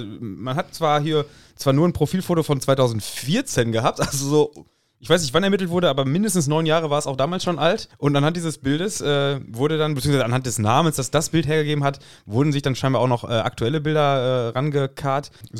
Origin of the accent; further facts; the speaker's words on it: Lippstadt, North Rhine-Westphalia, Germany; Bin aus Lippstadt.